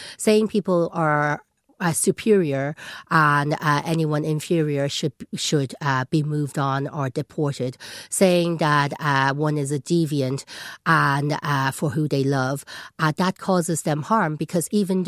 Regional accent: Ireland; No, I think they my voters were regarding me as an Irish-born and bred individual.

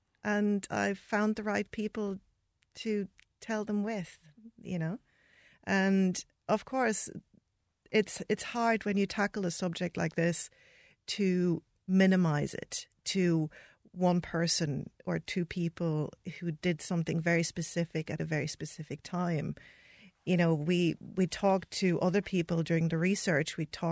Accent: Germany; I grew up in Germany in the 80s, 90s.

